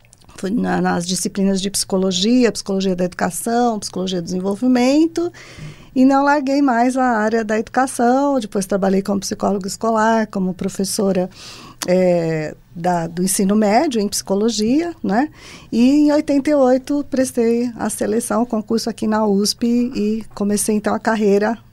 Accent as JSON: {"language": "Portuguese", "town": "Santos", "region": "São Paulo", "country": "Brazil", "said": "Bom, eu sou de Santos, né? Da cidade de Santos."}